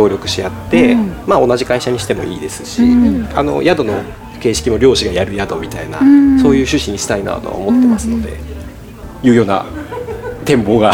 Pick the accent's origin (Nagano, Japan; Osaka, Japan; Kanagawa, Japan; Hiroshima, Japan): Nagano, Japan; とはいえ自分も長野県出身で